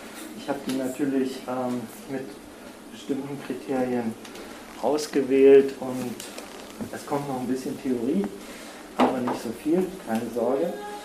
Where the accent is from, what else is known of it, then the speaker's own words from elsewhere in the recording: Leipzig, Saxony, Germany; ich komme aus Leipzig, habe natürlich einen anderen Blick auf Flensburg